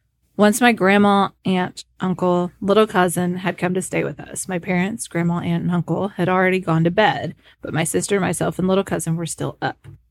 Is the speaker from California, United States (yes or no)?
no; Prestonsburg, Kentucky, United States; now in Virginia, United States; I was born and raised in Prestonburg, so we're all Eastern Kentucky gals. I'm residing in Virginia now.